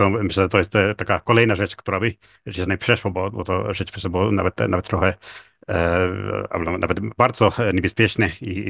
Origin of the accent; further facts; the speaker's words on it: Finland; No, ja z kolei pamiętam, kiedy wychowałem się właśnie w Finlandii